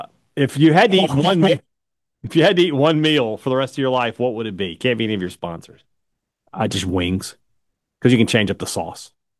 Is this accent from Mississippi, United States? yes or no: yes; Vicksburg, Mississippi, United States; in my hometown of Vicksburg, go to the Beechwood